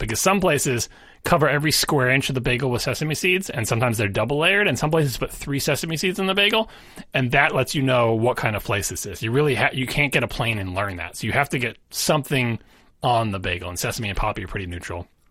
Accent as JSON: {"language": "English", "region": "New York", "country": "United States", "said": "I'm offended as a New Yorker, as a Long Islander, that you would have the audacity to sell 12 bagels."}